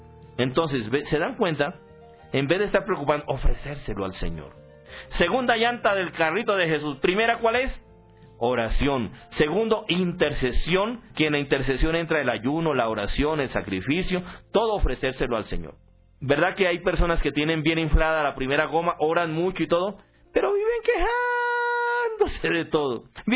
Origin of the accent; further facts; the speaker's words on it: Colombia; moved away as an adult; now in Dominican Republic; Yo llegué en agosto de ese año, llegué desde Colombia a República Dominicana con unas pilas nuevas.